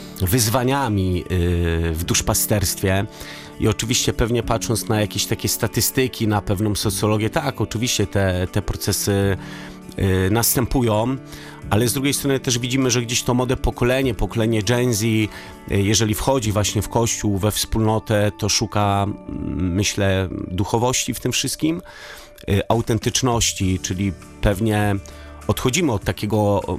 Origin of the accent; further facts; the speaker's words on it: Gdynia, Pomeranian Voivodeship, Poland; Jestem z Gdyni, tak więc w szczególny sposób właśnie te klimaty, plaży w Gdyni